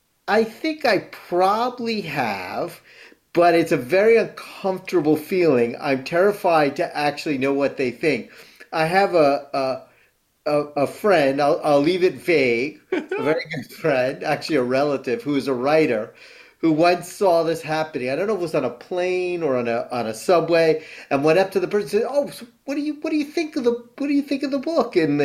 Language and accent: English; Connecticut, United States; now in New York City, United States; Born in New York, raised in Connecticut.